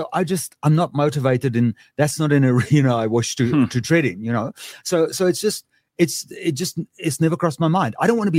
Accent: South Africa; I'm a South African. I can't do this. I packed my bags. 2 years later, I came back.

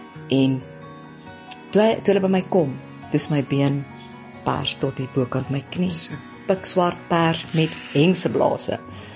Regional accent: China; now in South Africa; ek kom van China af

